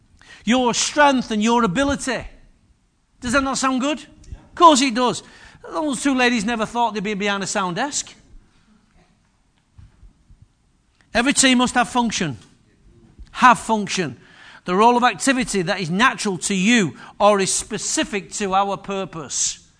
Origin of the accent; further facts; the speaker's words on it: Manchester, North West England, United Kingdom; I'm from Manchester.